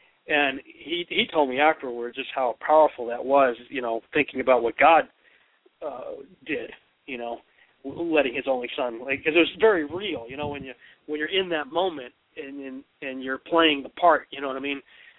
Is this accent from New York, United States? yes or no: no; Massachusetts, United States; And, of course, growing up in Massachusetts, it's a very heavy Catholic environment.